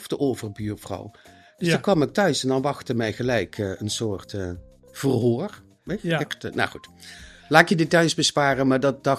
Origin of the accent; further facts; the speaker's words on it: Genk, Limburg, Belgium; Ik ben geboren en getogen, geboren in Genk, met een K, een heel klein provinciestadje.